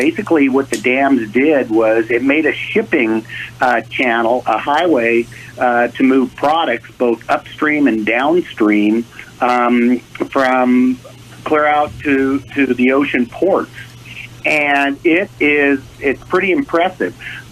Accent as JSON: {"language": "English", "region": "Washington", "country": "United States", "tie": "born or raised there", "said": "So just for a little history for your listeners, I grew up here in Walla Walla County."}